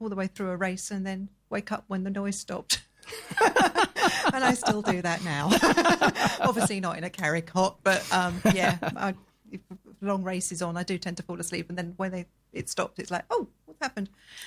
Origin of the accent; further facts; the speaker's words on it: Tunbridge Wells, South East England, United Kingdom; I was born in Tunbridge Wells, grew up in Tunbridge Wells in Kent